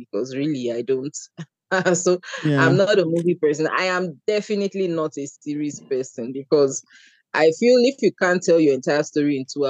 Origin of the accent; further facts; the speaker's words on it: Nigeria; I'm a Nigerian.